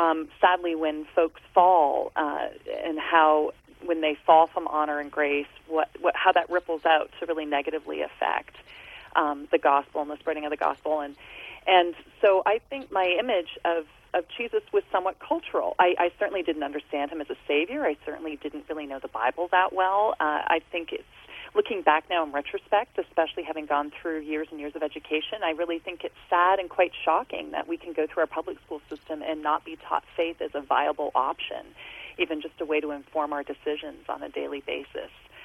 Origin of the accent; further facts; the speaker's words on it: London, Ontario, Canada; I come from London, Ontario, Canada, and from kind of a middle class background